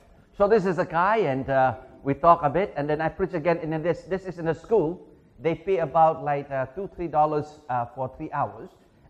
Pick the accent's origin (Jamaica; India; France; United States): India; Sometimes, because being Indian, okay?